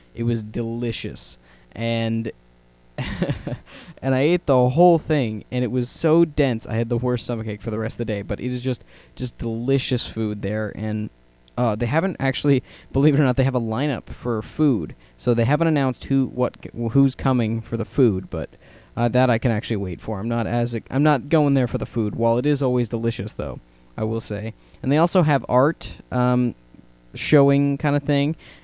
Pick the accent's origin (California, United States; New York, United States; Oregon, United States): California, United States; Sacramento; we're from Sacramento, so it's only a 2.5-hour drive, but we had no idea what we're doing.